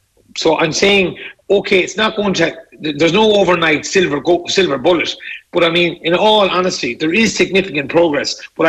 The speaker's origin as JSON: {"language": "English", "town": "Galway", "region": "Connacht", "country": "Ireland", "said": "I come from Bohemore, as you know, and all the best of people came from Bohemore, from Westside, from Ballinfoyle, from Claddagh."}